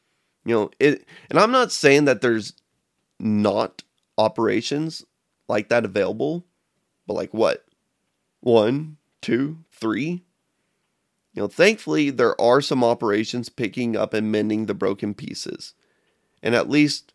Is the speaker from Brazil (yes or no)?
yes; Brazil; Like, I'm from Brazil.